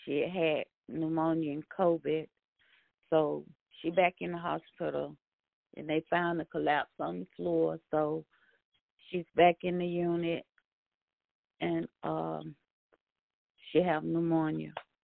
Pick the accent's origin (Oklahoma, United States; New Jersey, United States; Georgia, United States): Georgia, United States; Montrose; I'm around Montrose, Georgia. I'm from Montrose, around Dublin.